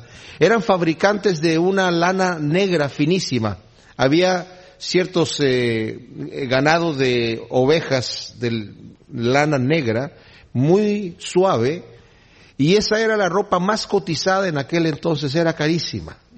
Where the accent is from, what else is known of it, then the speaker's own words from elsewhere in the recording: Querétaro, Mexico; me acuerdo yo que en mi ciudad natal, Querétaro, México, había un lugar ahí